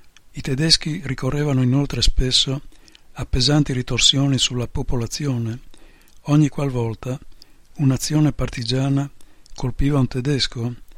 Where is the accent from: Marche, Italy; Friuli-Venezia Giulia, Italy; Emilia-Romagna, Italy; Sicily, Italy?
Friuli-Venezia Giulia, Italy; Turriaco; Io ho aperto un negozietto di abbigliamento qua a Turiaco, al mio paese. Sono stata sempre qua in silenzio.